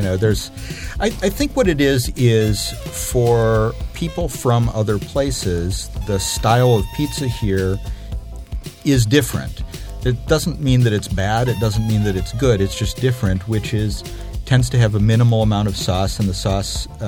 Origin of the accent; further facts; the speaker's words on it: Midwest, United States; Just as I grew up in the Midwest and I'm used to sort of that Chicago, Detroit style pizza.